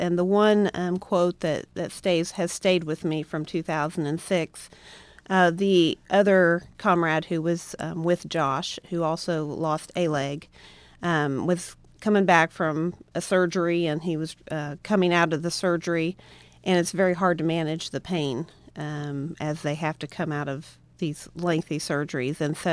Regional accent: Liberty, Indiana, United States; A good friend of mine, back in my hometown of Liberty, Indiana

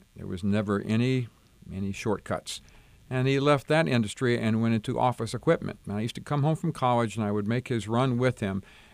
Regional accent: Cleveland, Tennessee, United States; I'm actually a native of Cleveland, Tennessee, so for the opportunity to come back to my home state and to serve the future music was very enticing.

